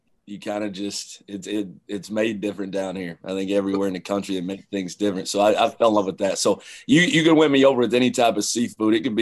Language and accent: English; London, Kentucky, United States; I grew up in London, Kentucky, and I wasn't a good player.